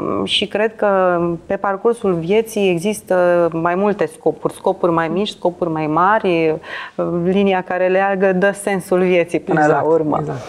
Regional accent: Călărași, Călărași District, Moldova; Născut în Călăraș, m-am întors în Călăraș, locuiesc și trăiesc în Călăraș.

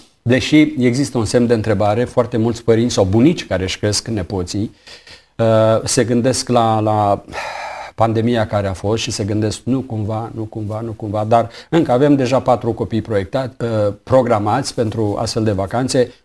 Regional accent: Roman, Neamț County, Romania; după masă am fost la biserica unde am crescut eu, la Roman

